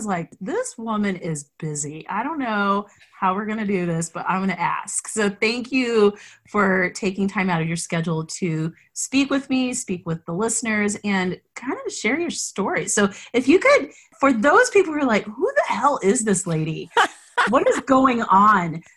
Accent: Boulder, Colorado, United States; I grew up in Boulder. Don't judge me.

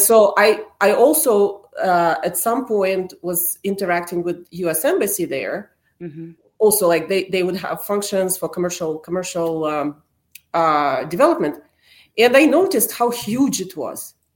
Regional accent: Zaporizhzhia, Zaporizhzhia Oblast, Ukraine; my relatives, I'm from Zaporizhia originally

